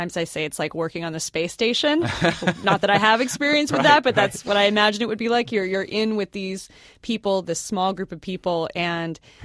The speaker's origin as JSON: {"language": "English", "region": "Midwest", "country": "United States", "tie": "born or raised there", "said": "as a kid growing up in the Midwest, Red Lobster was the spot for graduation dinners, prom, birthdays."}